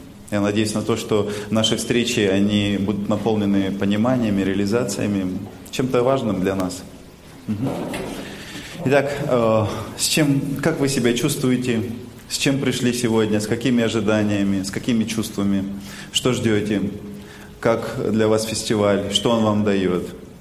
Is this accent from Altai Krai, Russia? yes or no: yes; Barnaul, Altai Krai, Russia; Родился я и вырос в Барнауле, в Алтайском крае.